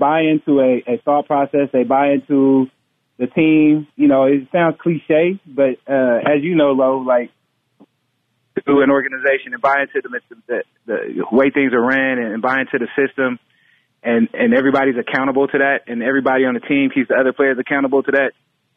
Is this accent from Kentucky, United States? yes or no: no; California, United States; So I'm from the Bay Area, as you know